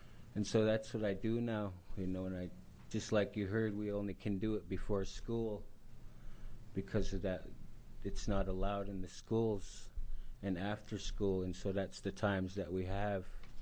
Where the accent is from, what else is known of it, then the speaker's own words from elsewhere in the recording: Warm Springs, Oregon, United States; also born or lived in Yakima; I'm from Yakima myself, but I grew up in Warm Springs, living there, and I consider that my home and my people.